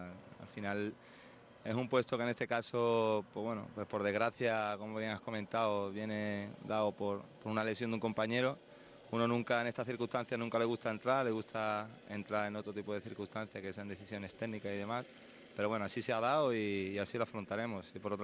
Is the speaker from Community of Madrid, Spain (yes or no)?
no; Chiclana de la Frontera, Andalusia, Spain; Soy de Chiclana.